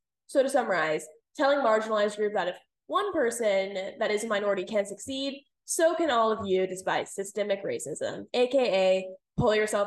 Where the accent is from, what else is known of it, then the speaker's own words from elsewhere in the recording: Texas, United States; You know, I'm from Texas, where abortion is banned at the 6-week mark